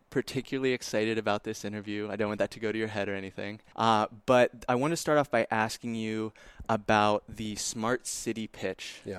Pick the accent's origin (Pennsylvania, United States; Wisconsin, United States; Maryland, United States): Pennsylvania, United States; Pittsburgh; as someone who was born and raised in Pittsburgh, you say, oh, I'm from Pittsburgh.